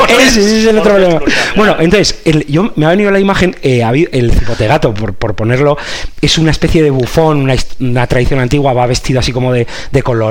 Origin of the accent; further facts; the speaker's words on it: Zaragoza, Aragon, Spain; Recordado como yo soy, como soy de Zaragoza.